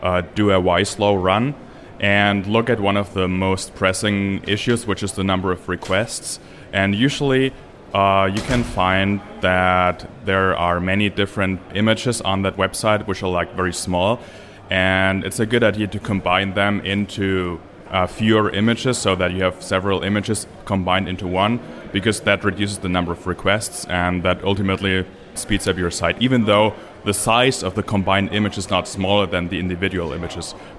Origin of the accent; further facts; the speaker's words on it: Germany; English is a second language; I'm from Germany. I'm currently studying IT systems engineering in Potsdam